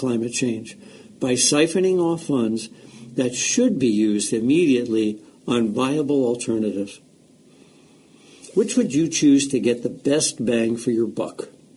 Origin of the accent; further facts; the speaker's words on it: Burlington, Vermont, United States; Dozens of cities, including my hometown of Burlington, Vermont, are already completely powered by renewable electricity from distributed sources.